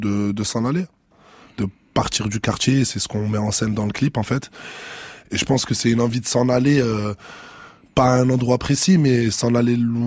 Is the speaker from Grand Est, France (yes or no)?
yes; Grand Est, France; now in Marseille, France; La mer, je viens de Lorraine, il n'y a pas trop de mer là-bas de base.